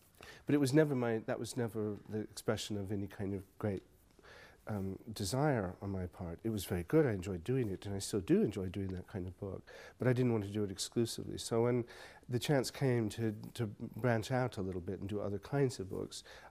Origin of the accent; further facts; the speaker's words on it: Des Moines, Iowa, United States; I have a British friend who married a girl from Des Moines, Iowa, my hometown, and he loves Des Moines